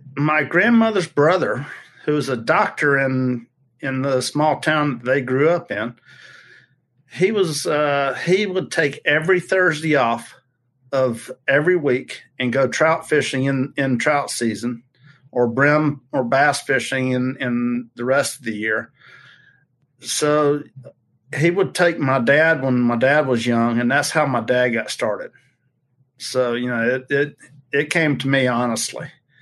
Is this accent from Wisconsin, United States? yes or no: no; Augusta, Georgia, United States; we probably fished there once or twice a week when I was growing up in Augusta.